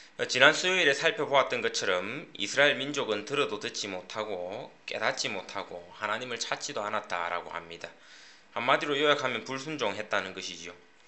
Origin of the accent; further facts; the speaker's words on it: South Korea; 우리는 선택해서 한국 사람으로 태어난 것 아닙니다. 그냥 태어나고 보니 한국 사람이었고, 한국을 사랑하면서 살아갑니다.